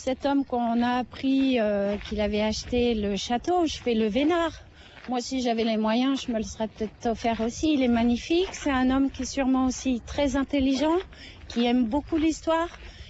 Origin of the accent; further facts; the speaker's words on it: Paris, Île-de-France, France; Je viens de Paris.